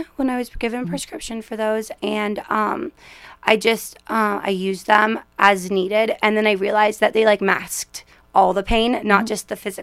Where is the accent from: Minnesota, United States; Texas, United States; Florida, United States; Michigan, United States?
Florida, United States; I'm originally from Florida, and I am 3.5 years clean.